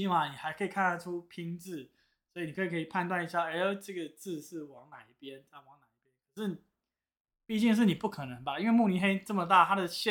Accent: Taiwan; 我是台湾人

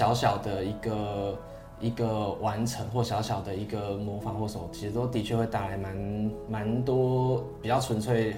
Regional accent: southern Taiwan, Taiwan; 因为 我在南部长大

